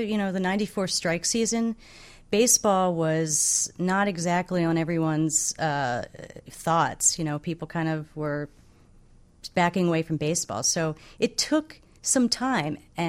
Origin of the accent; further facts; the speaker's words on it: Philadelphia, Pennsylvania, United States; Yeah, I grew up in Philadelphia.